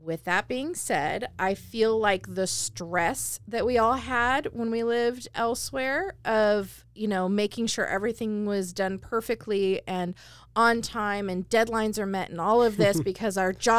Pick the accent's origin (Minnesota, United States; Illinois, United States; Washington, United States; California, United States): Washington, United States; Sammamish; I was raised in Sammamish before it had a name. It was just unincorporated King County.